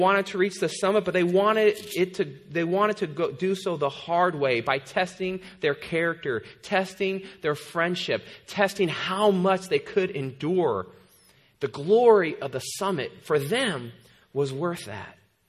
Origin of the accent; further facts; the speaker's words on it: California, United States; And I had never been up there, even though I grew up in the East Bay.